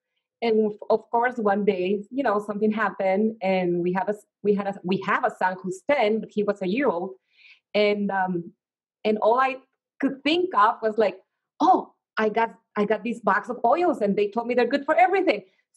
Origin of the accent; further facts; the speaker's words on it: Mexico; English is a second language; now in Minnesota, United States; I'm from Mexico, and you know, I'm married to Steven. So I came to live to Minnesota.